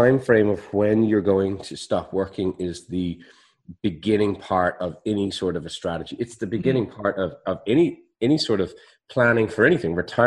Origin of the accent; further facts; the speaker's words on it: Ireland; I know you're going to make fun of me when I say this because I'm Irish and I shouldn't really be making baseball analogies.